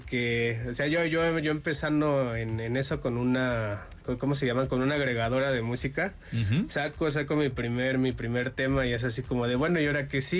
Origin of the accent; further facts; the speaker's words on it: Cuautitlán Izcalli, State of Mexico, Mexico; Yo soy de el Estado de México. Soy de Cuautitlán Izcalli.